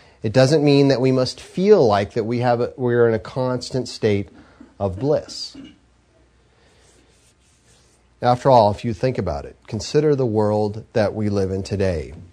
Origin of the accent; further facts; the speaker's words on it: California, United States; growing up in Southern California, I lived about 45 minutes from an amusement park that's called Magic Mountain